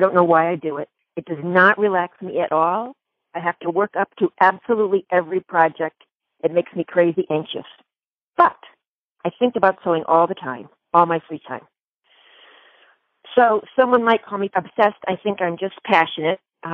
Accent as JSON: {"language": "English", "region": "Massachusetts", "country": "United States", "said": "I'm from Cape Cod."}